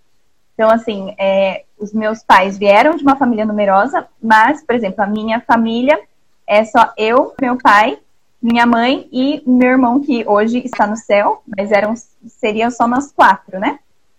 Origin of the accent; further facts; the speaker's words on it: São Paulo, Brazil; born there; A minha mãe, ambos eles são da Paraíba, né? São paraibanos. E eu nasci aqui em São Paulo, mas os meus pais são de lá.